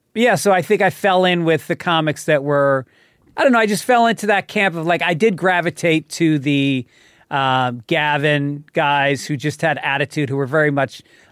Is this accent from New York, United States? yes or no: yes; New York, United States; In New York, in Westchester County.